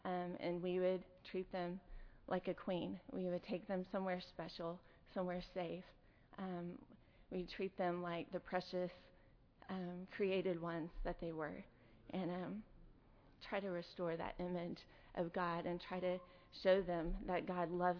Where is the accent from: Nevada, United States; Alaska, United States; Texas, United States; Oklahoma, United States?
Oklahoma, United States; Oklahoma City; I grew up in Oklahoma City, and I graduated here from Southwestern in May of 2006